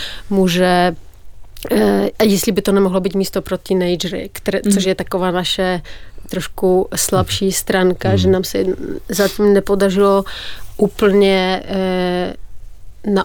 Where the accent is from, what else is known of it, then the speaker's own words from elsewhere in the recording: Poland; Czech is a second language; now in Czech Republic; ta zkušenost bydlení tady a to, že jsem z Polska